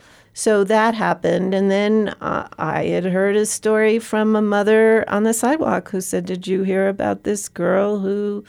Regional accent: New York City, New York, United States; I lived through 9/11, and for all the horror of 9/11, as a New Yorker, and I guess even as an American, I was so incredibly moved by the way we came together in New York after the attacks.

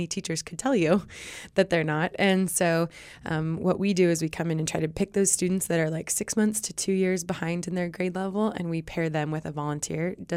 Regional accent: Chico, California, United States; I was born and raised in Chico. And spent time living all over the world.

